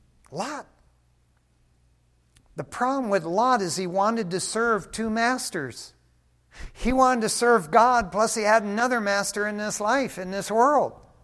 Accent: Detroit, Michigan, United States; Growing up in Detroit, Michigan, and drag racing cars and stuff Friday and Saturday nights, Detroit Dragway, I got a 46 Willys.

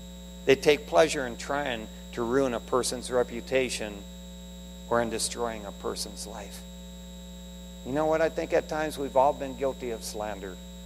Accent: Detroit, Michigan, United States; I can't tell you how many times growing up in Detroit where Dad would pick the TV up and throw it through the front window

